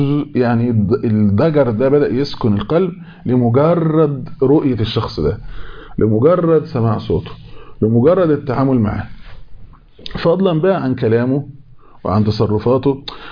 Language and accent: Arabic; Egypt; لان عندنا في مصر يقول لك شايل طاجن ست،